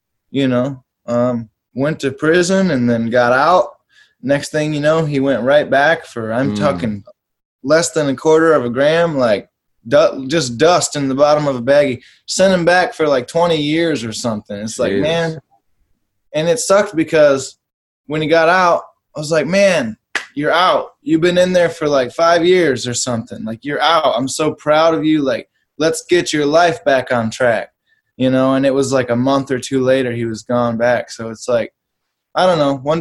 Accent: Ionia, Michigan, United States; I grew up in Ionia, you know, a little prison town.

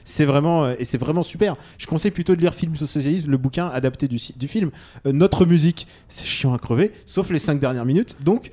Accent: France; born there; Je suis russe. Enfin, je suis né en France, mais je suis russe de cœur.

